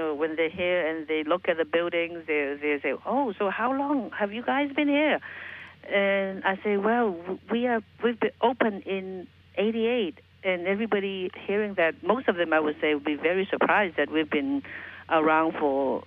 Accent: Hong Kong; I was born and raised in Hong Kong, as you just mentioned earlier.

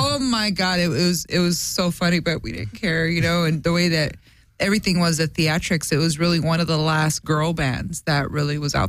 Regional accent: La Puente, California, United States; Like, you know, everybody's like, are you Mexican? I'm like, no, right. I'm just from La Puente.

